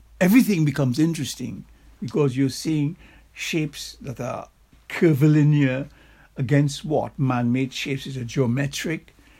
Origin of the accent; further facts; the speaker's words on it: Trinidad & Tobago; now in England, United Kingdom; my life in Trinidad. I came over from Trinidad years ago in 1959 to Goldsmiths College to study art.